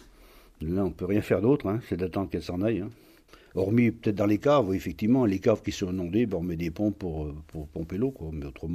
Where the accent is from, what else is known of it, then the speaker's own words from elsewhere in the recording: Saint-Rambert, Auvergne-Rhône-Alpes, France; born there; Je suis né à Saint-Rambert